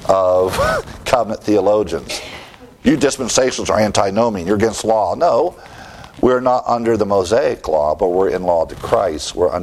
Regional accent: United States; I'm American. And I'm proud to be an American.

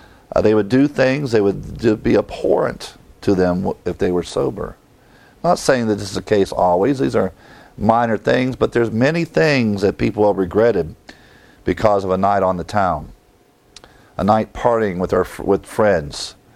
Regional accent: Ohio, United States; Now, growing up in Ohio, we had cider

